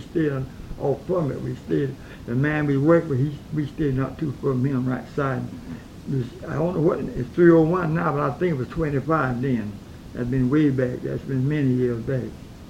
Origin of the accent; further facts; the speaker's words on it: Georgia, United States; also born or lived in Tapton County; I moved to this when I was about six years old down in Long County.